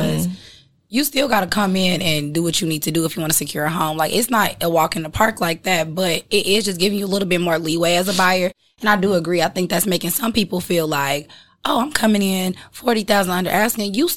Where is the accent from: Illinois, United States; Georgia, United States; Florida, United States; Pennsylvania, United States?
Illinois, United States; Chicago; When you go to New York, you know, I'm from Chicago, like, the buildings are all next to each other. I told somebody, like, when I, like, living in Chicago, my first time seeing a garage attached to a house was down here.